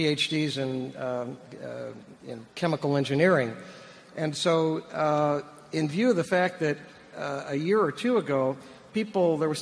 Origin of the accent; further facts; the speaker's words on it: St. Louis, Missouri, United States; I'm a physician from St. Louis